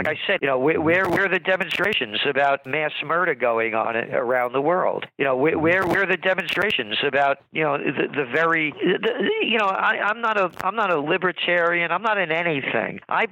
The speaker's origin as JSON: {"language": "English", "town": "Bronx", "region": "New York", "country": "United States", "tie": "born or raised there", "also_born_or_lived": "Yonkers", "said": "When I was a kid growing up in the Bronx and Yonkers, they used to call them loan sharks."}